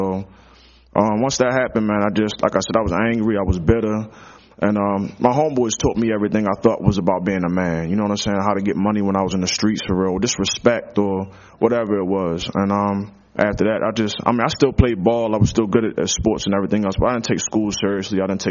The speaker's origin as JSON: {"language": "English", "town": "Baltimore", "region": "Maryland", "country": "United States", "said": "I'm 28 years old. I'm from East Baltimore, Maryland."}